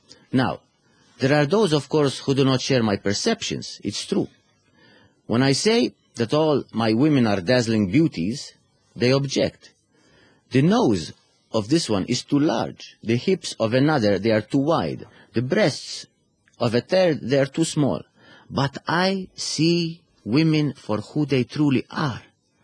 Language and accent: English; Mexico; I was raised in Mexico.